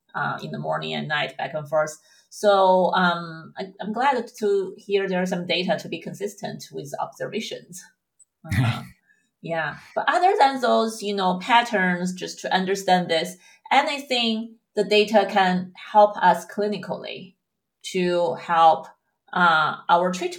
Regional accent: China; especially I'm from China. So for in Asian populations, it's a more dominant issue.

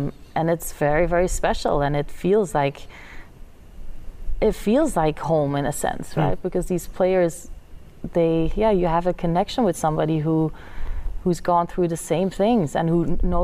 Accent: Flanders, Belgium; she was from the French side, I was from the Flemish side, but we always, you know, came together in the bigger tournaments in Belgium first

